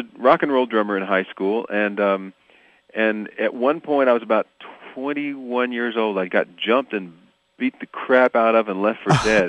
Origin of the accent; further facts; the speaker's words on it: Texas, United States; I grew up in Texas. My dad was an inventor, but we have five generations of bones players in my family